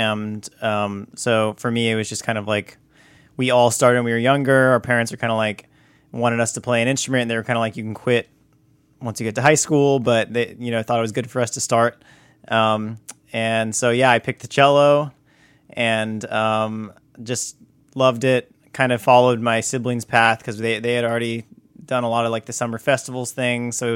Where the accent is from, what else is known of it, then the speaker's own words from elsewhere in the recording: Franklin, Tennessee, United States; And I'm from Nashville. So from Nashville, kind of in the middle of like 35 minutes south of Nashville in Franklin, technically, but like lived in the country.